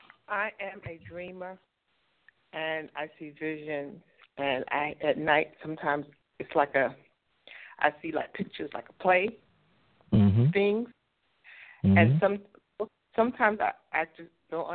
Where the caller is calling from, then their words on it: North Carolina, United States; I'm calling from North Carolina.